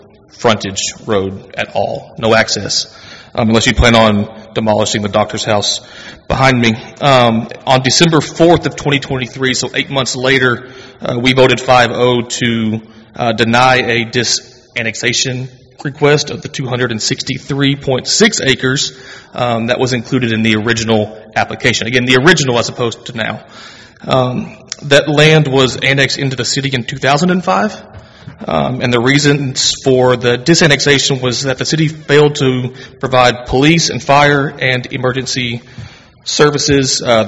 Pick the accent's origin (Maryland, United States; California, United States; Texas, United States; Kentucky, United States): Texas, United States; Waxahachie; I'm born and raised on Butcher Road, actually directly behind Miss Martha.